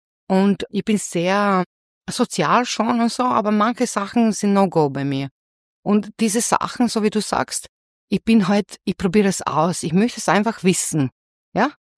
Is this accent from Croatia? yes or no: yes; Slavonia, Croatia; ich komme aus Slawonien. Ja, das ist nicht am Meer. Das ist ein Bundesland, der so wie Burgenland auf einer Ebene liegt.